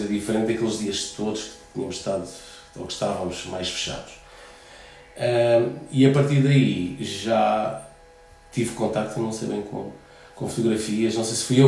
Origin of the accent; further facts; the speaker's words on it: Évora, Alentejo, Portugal; eu não sou de Lisboa, sou de Évora